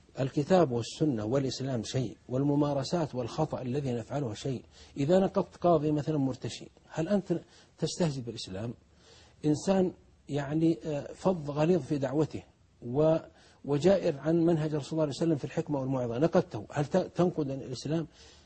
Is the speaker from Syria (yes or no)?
no; Saudi Arabia; هل عندنا في السعودية أو في غيرها إن نقيس اللحية بالسنتيمتر